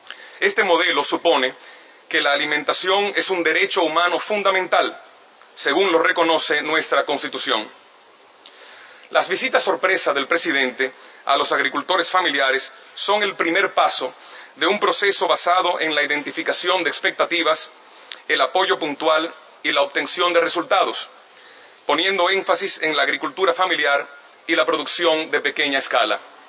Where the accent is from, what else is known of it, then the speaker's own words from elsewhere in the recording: Dominican Republic; la más reciente cumbre regional celebrada en enero de este año en mi país, en el Polo Turístico y de Convenciones de Punta Cana.